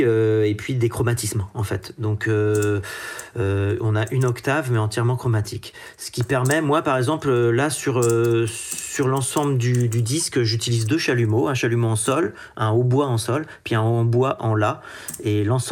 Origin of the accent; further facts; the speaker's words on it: Pays de la Loire, France; Moi, je viens du nord de la Vendée.